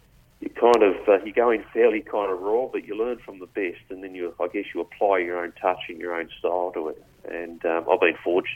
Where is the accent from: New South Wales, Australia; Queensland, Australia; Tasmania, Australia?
Tasmania, Australia; Devonport; now in Burnie, Australia; I grew up in Devonport, but I've lived in Burnie since the late 80s with work.